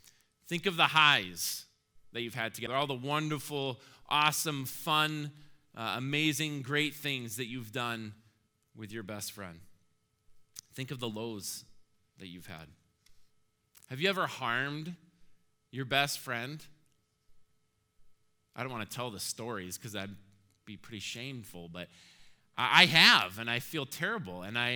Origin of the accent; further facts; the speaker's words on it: Minneapolis, Minnesota, United States; We grew up together in the Minneapolis area, and we both now live in this area.